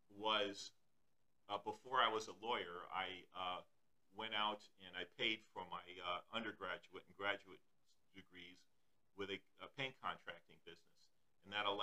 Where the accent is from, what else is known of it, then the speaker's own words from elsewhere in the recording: Miami, Florida, United States; also born or lived in France / United Kingdom; I was born in Miami and raised in the South Florida area, and I lived in France and in the United Kingdom, so I have experience living outside of the United States.